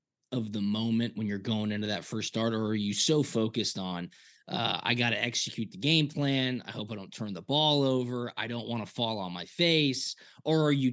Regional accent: Chicago, Illinois, United States; I was born in Chicago, lived in Chicago for 10 years.

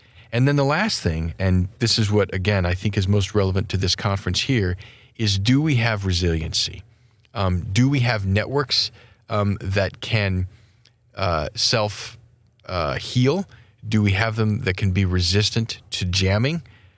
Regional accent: Wyoming, United States; I like my home state of Wyoming

